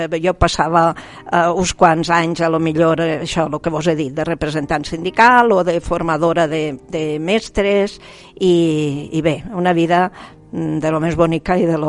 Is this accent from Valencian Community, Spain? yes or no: yes; La Font d'en Carròs, Valencian Community, Spain; sóc de la Font d'en Carròs, 41 anys de servici també